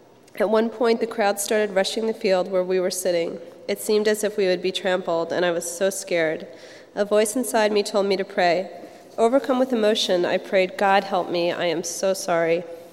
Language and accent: English; New York, United States; I was born and raised in New York as the youngest of three children in a middle-class family with kind, hardworking parents.